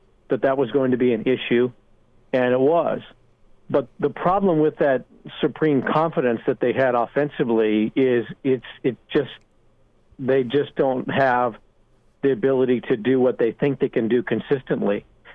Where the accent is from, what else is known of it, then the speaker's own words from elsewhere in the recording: Nebraska, United States; And I said, well, I'm from Nebraska.